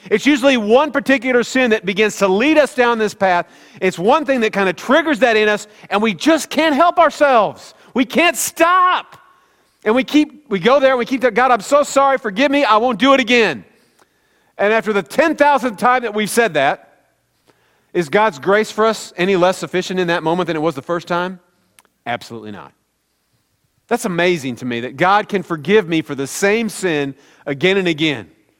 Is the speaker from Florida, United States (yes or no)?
no; Kansas City, Missouri, United States; I'm from the Midwest, from Kansas City, that's what we like, okay?